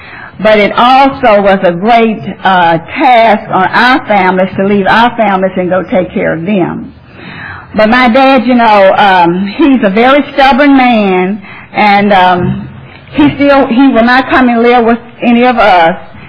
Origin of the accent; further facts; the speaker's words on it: Wagner, Oklahoma, United States; also born or lived in Baggs, Oklahoma / Dallas; I'm from Dallas, but we grew up in Oklahoma. I'm from a small town. I was born in Baggs, Oklahoma, but we moved to Wagner when I was very little.